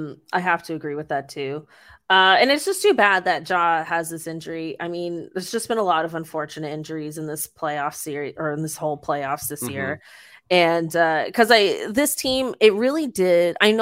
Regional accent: Mississauga, Ontario, Canada; He's Mississauga's own. We're both from Saga, so shout out.

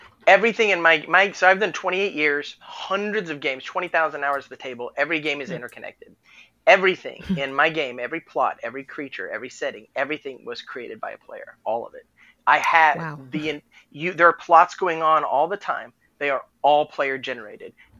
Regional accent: Texas, United States; I remember the first time I ever saw the Mississippi, I'm from Texas.

